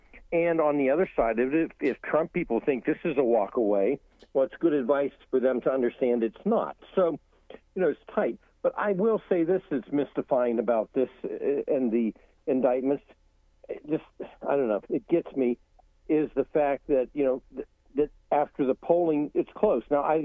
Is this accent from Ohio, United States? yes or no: yes; Ohio, United States; because it put Bush over, you know, and I'm from Ohio, and it's publicity.